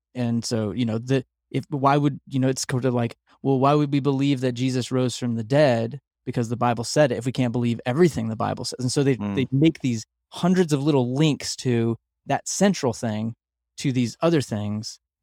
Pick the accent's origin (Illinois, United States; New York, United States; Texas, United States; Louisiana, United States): Texas, United States; Like growing up in the South in Texas, where it's like celebrity pastor culture.